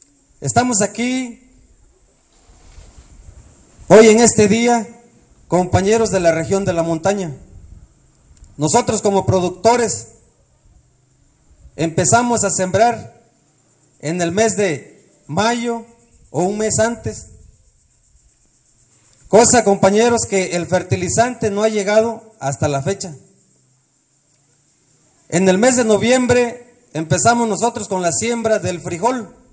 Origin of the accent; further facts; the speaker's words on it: Acatepec, Guerrero, Mexico; Yo vengo del municipio de Acatepec.